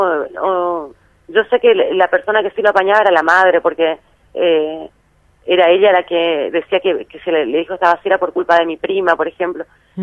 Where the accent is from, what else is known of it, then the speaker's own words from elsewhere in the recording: Corrientes, Argentina; Y yo soy de Corrientes, vivo en Corrientes